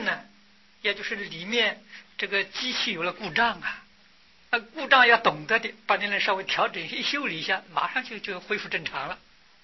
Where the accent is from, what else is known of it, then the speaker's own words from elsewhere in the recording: China; 我们中国人不重视法治